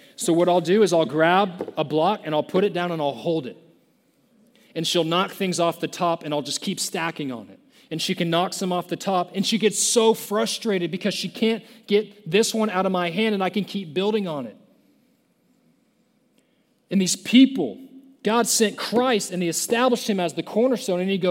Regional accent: McKinney, Texas, United States; I grew up in McKinney, Texas. It's an hour north of Dallas. I'm not from Dallas. Don't put that on me.

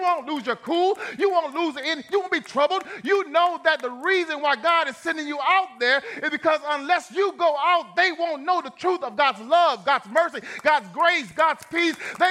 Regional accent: Ville Platte, Louisiana, United States; I came from Ville Platte, Louisiana. We French like that.

